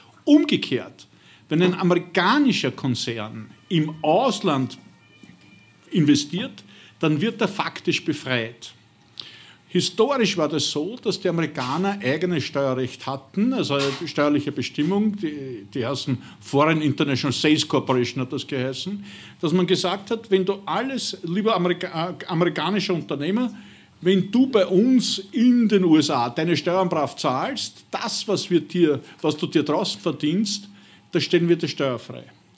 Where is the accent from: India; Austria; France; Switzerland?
Austria; Wenn ich als Österreicher mit österreichischer Staatsbürgerschaft hier wegziehe